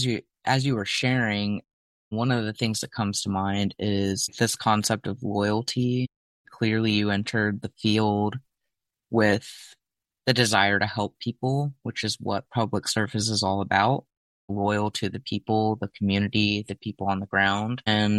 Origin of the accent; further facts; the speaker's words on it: Kentucky, United States; So it's music to my ears as a fellow Appalachian. I think everyone knows by at this point I'm from Kentucky.